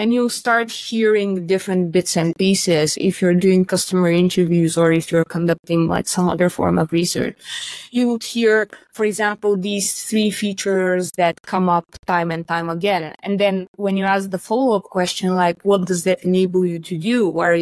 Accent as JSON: {"language": "English", "country": "Bulgaria", "said": "the marketing landscape in my home country of Bulgaria isn't that well developed"}